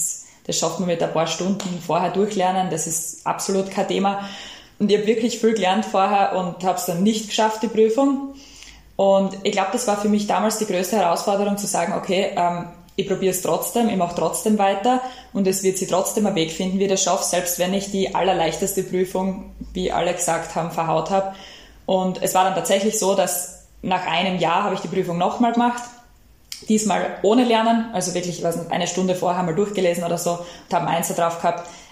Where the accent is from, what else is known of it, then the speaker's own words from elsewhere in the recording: Styria, Austria; ich komme aus der Südoststeiermark.